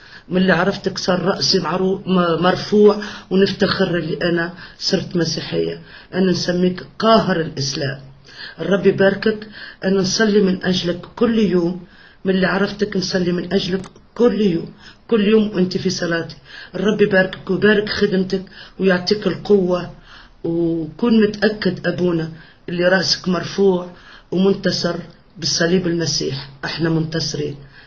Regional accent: Tunisia; انا من تونس

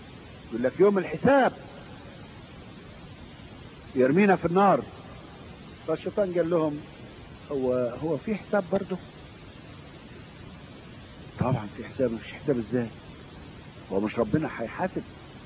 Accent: Egypt; في عندنا في مصر يعني حاجة بيخوفوا بيها العيال

